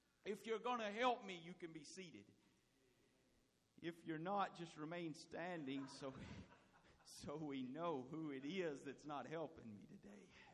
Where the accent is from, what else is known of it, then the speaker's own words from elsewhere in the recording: Tennessee, United States; So I'm from Tennessee, and that's how we roll.